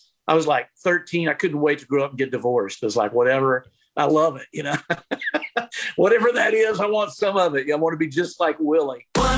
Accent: Texas, United States; I grew up in Texas, so right down the road was Austin.

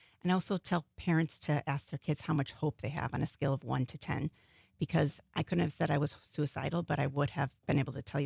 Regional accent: Illinois, United States; I grew up about an hour north of Chicago. Okay. In Wisconsin or in No, Illinois? It was in Illinois, about 10 minutes from the Wisconsin border.

